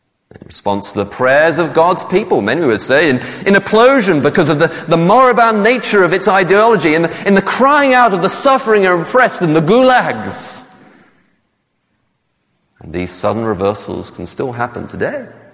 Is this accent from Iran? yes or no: no; England, United Kingdom; Now, you may think it's easy for me to say this as an Englishman. I know, we used to run the world.